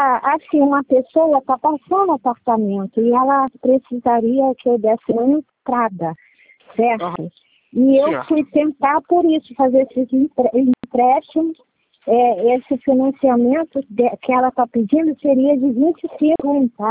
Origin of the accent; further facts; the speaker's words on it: Rio de Janeiro, Brazil; eu sou aqui de Campo Grande, Rio de Janeiro, né?